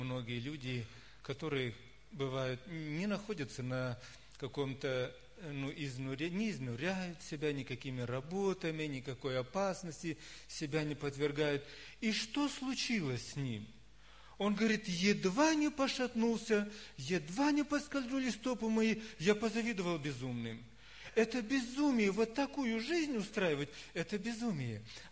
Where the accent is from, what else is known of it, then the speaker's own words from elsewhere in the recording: Temirtau, Karaganda Region, Kazakhstan; я родился в Темиртау, и все это время, сколько там, 47 лет уже прожил в Темиртау.